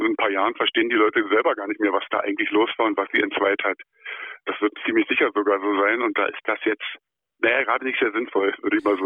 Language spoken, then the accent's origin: German; Berlin, Germany; weil ich bin Berliner Junge.